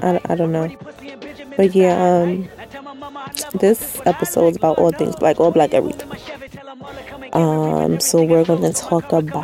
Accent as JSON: {"language": "English", "country": "United States", "said": "I'm from here. Mm-hmm. I'm American. I'm from America. I don't have another home to go to."}